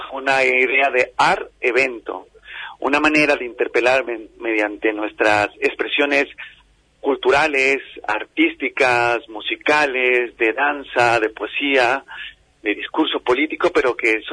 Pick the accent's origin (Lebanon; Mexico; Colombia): Mexico; soy mexicano